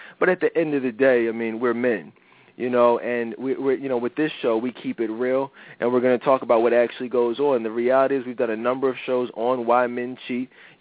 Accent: Philadelphia, Pennsylvania, United States; And obviously you guys know I'm from Philly.

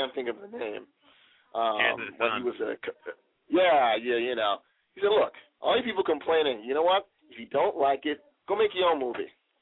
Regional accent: Nigeria; now in United States; technically I'm Nigerian, but compared to like what I call real Nigerians

